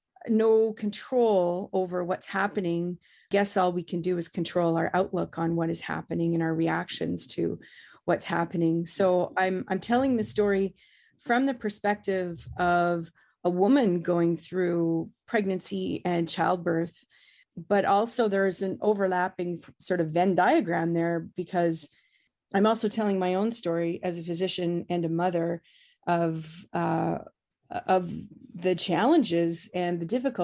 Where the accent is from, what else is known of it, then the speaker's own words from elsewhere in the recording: Alberta, Canada; now in Newfoundland, Canada; I grew up in Alberta, lived in Newfoundland for a really long time, currently living back in Newfoundland.